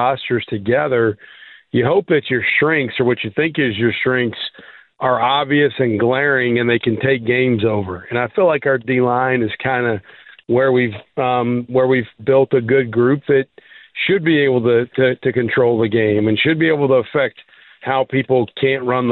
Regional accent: the South, United States; We're from the South. My mom and dad both grew up in Jackson, Mississippi.

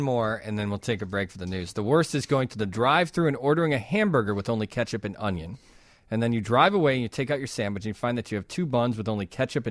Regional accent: Wonder Lake, Illinois, United States; moved away as an adult; I'm from Wonder Lake, Illinois.

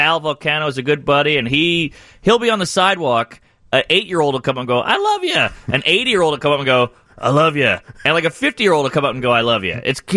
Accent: New York, United States; I identify as a New Yorker, but I've been to Los Angeles a lot

